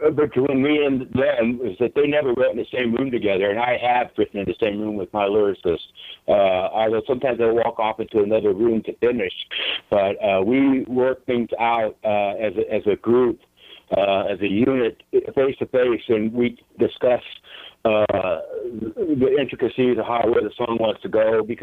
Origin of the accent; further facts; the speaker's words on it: San Jose, California, United States; I'm from San Jose.